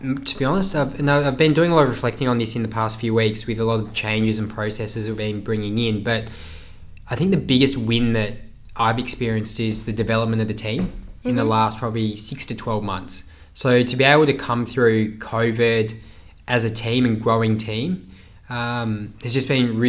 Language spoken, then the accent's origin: English; Townsville, Queensland, Australia; also born or lived in United Kingdom; So I grew up in Townsville, worked in the UK.